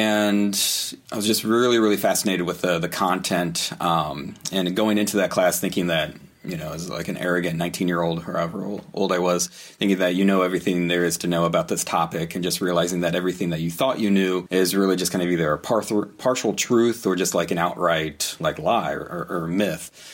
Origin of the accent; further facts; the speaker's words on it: Ohio, United States; moved away as an adult; Originally from Southwest Ohio. So grew up there, Okay. Did most of my schooling there, like college and grad school in the Cincinnati area, and then came up to Minnesota for my postdoctoral fellowship